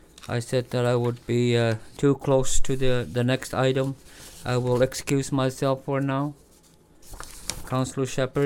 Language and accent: English; Iqaluit, Nunavut, Canada; I'm from Iqaluit. Since my parents moved here before I was born, from Panaktok